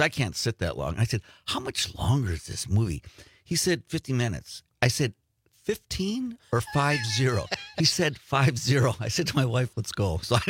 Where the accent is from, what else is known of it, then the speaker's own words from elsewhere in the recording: Two Rivers, Wisconsin, United States; I grew up in Two Rivers, and our address was 2833 34th Street.